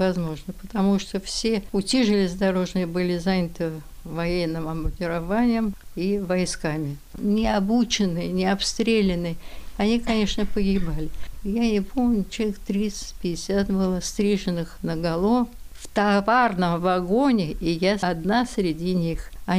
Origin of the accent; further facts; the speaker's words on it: Tambov, Tambov Oblast, Russia; а девочки, москвичи, они остались дома, а я из Тамбова.